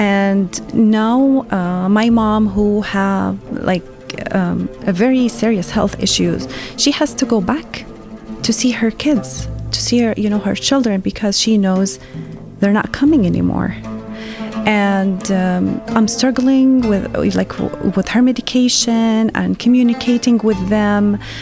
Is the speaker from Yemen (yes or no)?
yes; Yemen; moved away as an adult; now in United States; The meaning of my name is hope. I was raised and born in Yemen. I came to the United States 16 years ago after I got married.